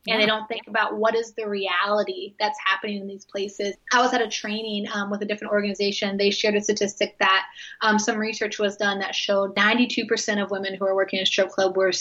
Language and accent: English; Oklahoma, United States; now in Tampa, United States; so I grew up like in Oklahoma and in the Midwest